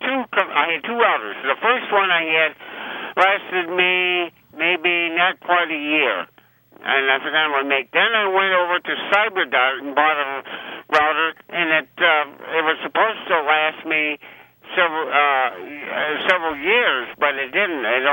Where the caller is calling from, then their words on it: Elmira Heights, New York, United States; Elmira Heights, New York.